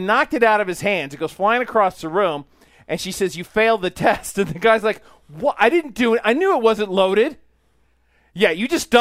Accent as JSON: {"language": "English", "region": "California", "country": "United States", "said": "I've actually heard of that show, but I'm from Orange County"}